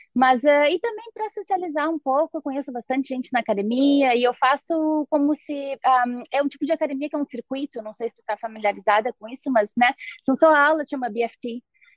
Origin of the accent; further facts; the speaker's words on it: Novo Hamburgo, Rio Grande do Sul, Brazil; born there; Nasci em Novo Hamburgo, no Rio Grande do Sul.